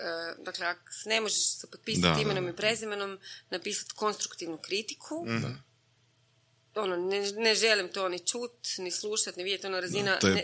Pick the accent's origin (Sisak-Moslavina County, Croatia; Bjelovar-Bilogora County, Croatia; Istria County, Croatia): Bjelovar-Bilogora County, Croatia; Bjelovar; Evo, ja sam iz Bjelovara.